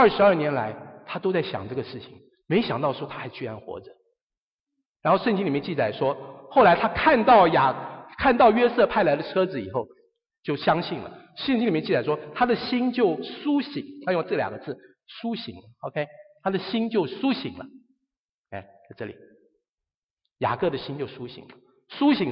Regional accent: China; 我们中国人讲说西出阳关无故人，是不是？就好像说我如果过了那里就不是中国了

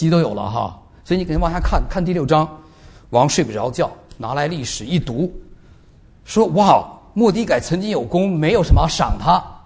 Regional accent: China; 我们中国人有句话说什么？打铁要趁热，是不是？

